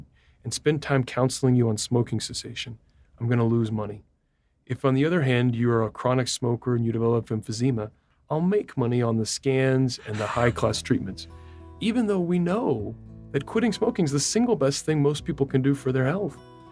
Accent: Amarillo, Texas, United States; I told you I'm from Amarillo.

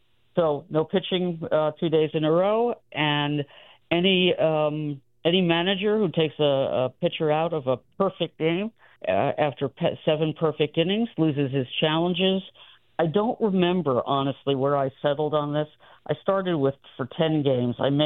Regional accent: Long Island, New York, United States; I'm not saying go back to WPIX, which I watched as a kid growing up on Long Island

